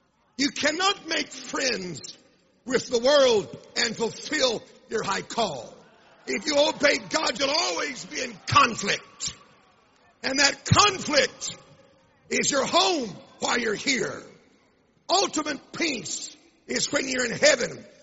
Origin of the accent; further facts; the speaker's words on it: United States; accent: American; Am I talking too fast? My American accent hard to understand?